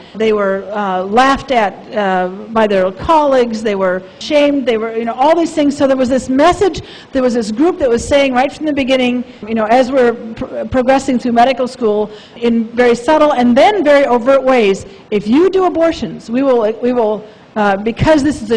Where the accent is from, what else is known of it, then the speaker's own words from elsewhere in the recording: Wisconsin, United States; when I started providing abortions and I went back to my hometown in Wisconsin